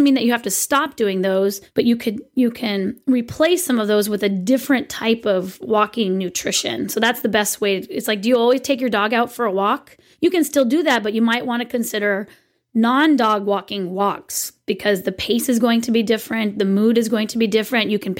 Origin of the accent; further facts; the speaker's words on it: California, United States; I am such a Californian.